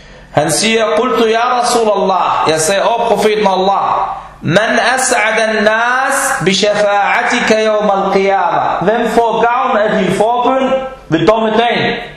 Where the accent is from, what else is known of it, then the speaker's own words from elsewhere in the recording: Palestine; Jeg er selv palæstinenser.